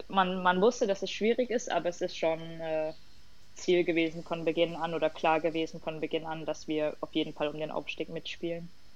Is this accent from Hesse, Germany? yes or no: no; Jena, Thuringia, Germany; Jena ist halt meine Heimat und ich bin in Jena geboren.